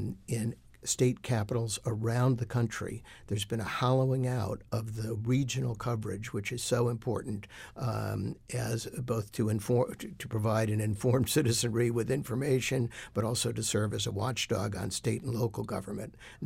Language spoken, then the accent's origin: English; Rochester, New York, United States; including the papers I grew up with in Rochester